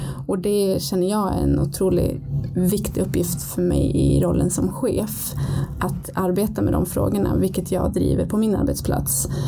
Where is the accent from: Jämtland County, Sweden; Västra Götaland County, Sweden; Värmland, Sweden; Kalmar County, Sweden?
Jämtland County, Sweden; Östersund; moved away as an adult; also born or lived in Oslo / California; now in Stockholm, Sweden; jag har egentligen inte bott hemma i Östersund sen jag tog studenten. Vilket var när jag var 19